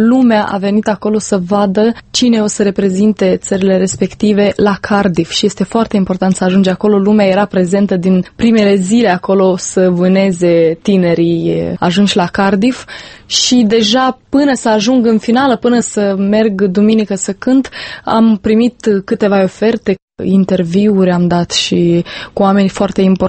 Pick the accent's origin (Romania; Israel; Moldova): Moldova; asta este patria mea. Mai ales că primul pas a fost făcut ca și moldovean, că eu am și cetățenie română.